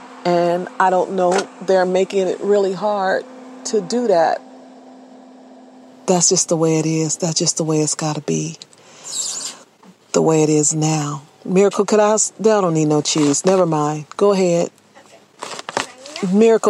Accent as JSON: {"language": "English", "town": "Richmond", "country": "United States", "tie": "born or raised there", "said": "It feels very painful that a place that I grew up in Richmond, that now I'm forced to leave."}